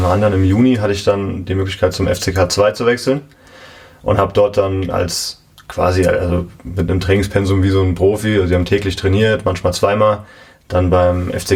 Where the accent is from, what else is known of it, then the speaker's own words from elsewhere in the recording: Bad Sobernheim, Rhineland-Palatinate, Germany; Ja, absolut. Grundschule, Gymnasium, alles in Sobernheim.